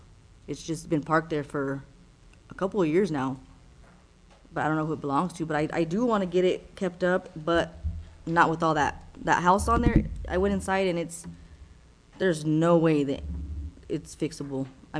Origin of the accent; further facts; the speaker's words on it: Artesia, New Mexico, United States; because I don't live here. I'm from Artesia.